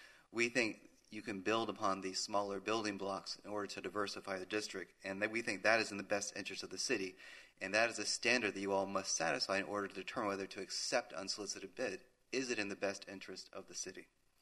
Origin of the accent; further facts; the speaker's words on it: Miami, Florida, United States; I grew up in Miami.